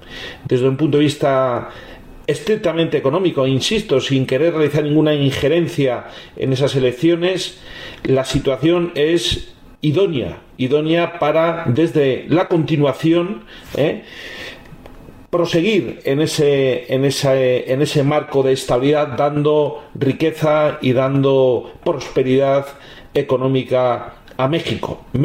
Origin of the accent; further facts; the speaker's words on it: Spain; Yo, como español, desde luego estoy orgulloso